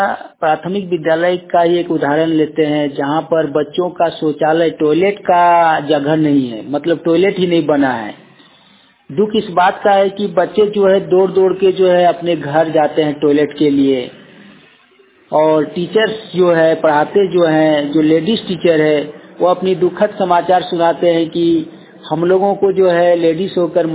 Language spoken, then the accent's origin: Hindi; Kasmar, Jharkhand, India; कसमार बोकारो से हूँ।